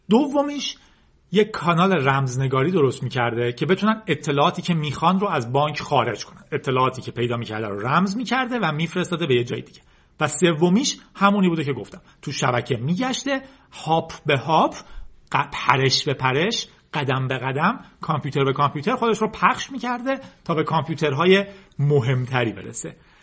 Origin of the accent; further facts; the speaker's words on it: Iran; خوشبختانه ما به عنوان یک ایرانی به اندازه کافی ازش شنیدیم